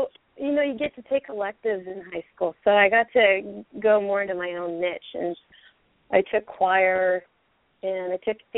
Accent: Oregon, United States; In Oregon.

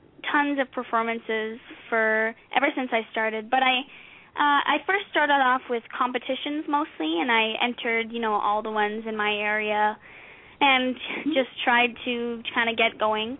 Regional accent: Canada; since I'm Canadian, some Canadian artists that I really look up

